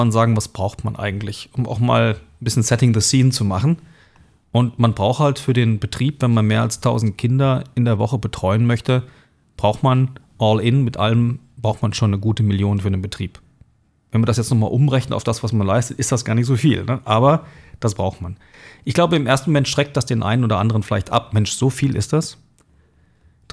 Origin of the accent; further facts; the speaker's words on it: Frankfurt, Hesse, Germany; Jetzt bin ich in Frankfurt aufgewachsen